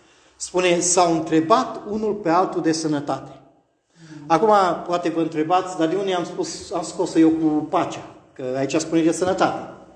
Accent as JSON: {"language": "Romanian", "country": "Romania", "said": "Eu atunci, venind din România"}